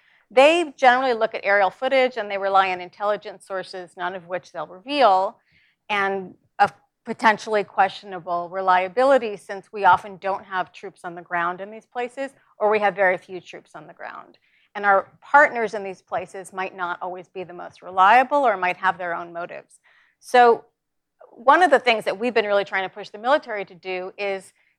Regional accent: New York, United States; I'm from New York. So 9/11 was a huge event for me and for everyone I know.

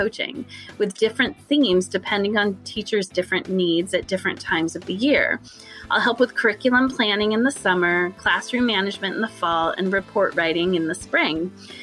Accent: Portland, Oregon, United States; I'm a teacher from Portland, Oregon.

